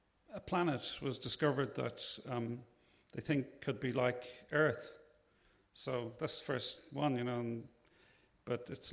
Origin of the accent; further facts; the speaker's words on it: Dublin, Leinster, Ireland; now in London, United Kingdom; I'm from Dublin.